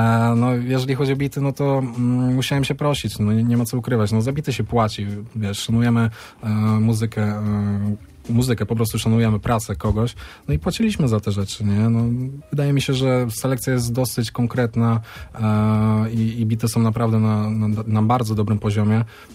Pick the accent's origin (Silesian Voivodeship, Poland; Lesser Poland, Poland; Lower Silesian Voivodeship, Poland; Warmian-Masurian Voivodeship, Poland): Lesser Poland, Poland; Brzeszcze; wychowuję się na Brzeszczu, jestem z Brzeszcza, każdy, kto jest stąd, mnie kojarzy.